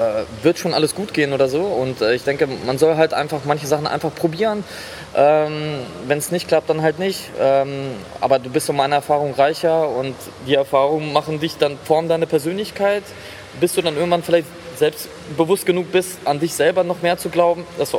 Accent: Belarus; habe einen ausländischen Background. Ich komme aus Weißrussland ursprünglich

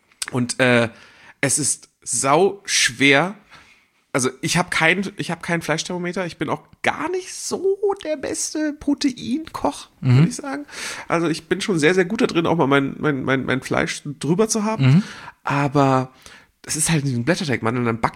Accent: Börnsen, Schleswig-Holstein, Germany; Ich komme aus der Gegend, da gab es eine Stadt, die hieß Börnsen.

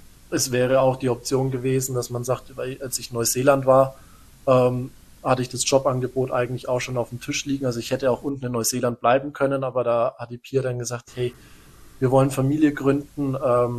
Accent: Schwabach, Bavaria, Germany; wir kommen aus Nürnberg-Schwabach, ja, Mittelfranken, mehr Bierregion, Spalder Hopfen direkt um die Ecke

